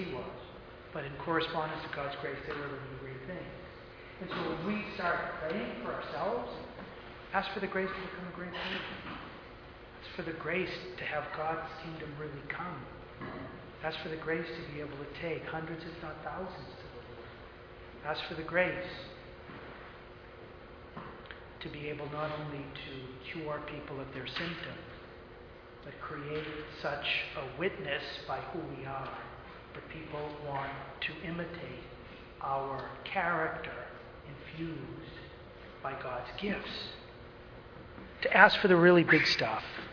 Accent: New England, United States; And I grew up in New England. We speak really fast up there.

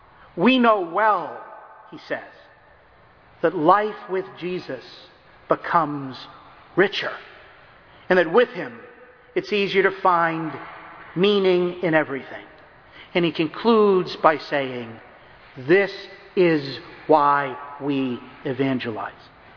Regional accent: New England, United States; Growing up in New England, everybody knew who the Catholics were.

